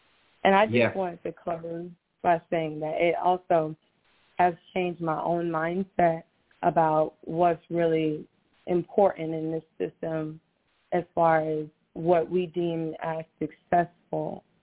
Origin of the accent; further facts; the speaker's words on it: Orlando, Florida, United States; Yes, I'm from Florida, GOCC Florida, Orlando.